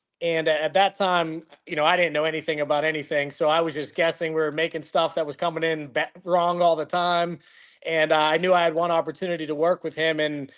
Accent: Pennsylvania, United States; I went to Ringgold High School in the Mon Valley area.

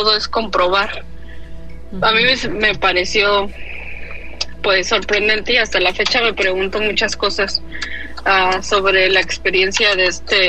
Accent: Mexico City, Mexico; now in Chicago, United States; Pero soy chilanga, de allá de Ciudad de México, orgullosamente.

